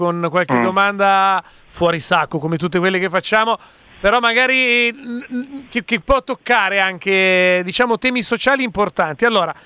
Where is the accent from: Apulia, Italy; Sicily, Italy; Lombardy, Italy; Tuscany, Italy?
Lombardy, Italy; Milan; La domanda da milanese possibile turista è